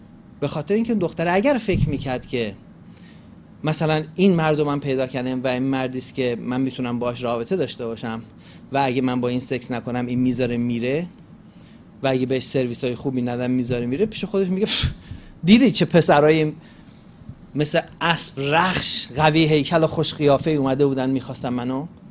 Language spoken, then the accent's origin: Persian; Gilan, Iran; گیلکیش میشه لل، نمیدونم فارسیش میشه چی، من چون گیلکم